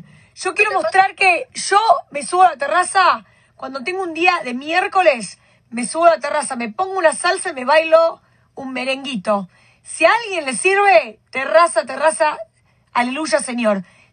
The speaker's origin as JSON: {"language": "Spanish", "country": "Argentina", "lives_now": "Vermont, United States", "said": "lo que hago yo como argentina, latina, hispana, para sobrevivir en Vermont"}